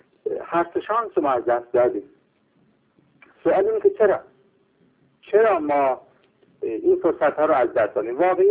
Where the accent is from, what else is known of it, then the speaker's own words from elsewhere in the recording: Iran; به عنوان فردی که به عنوان یک ایرانی که لااقل 30-40 سالی درگیر مسائل بوده